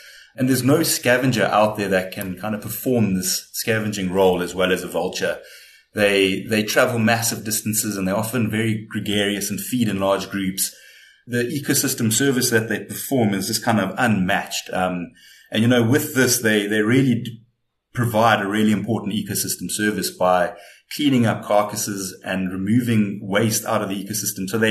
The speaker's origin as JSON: {"language": "English", "region": "Lowveld", "country": "South Africa", "tie": "born or raised there", "said": "growing up in the Lowveld of South Africa"}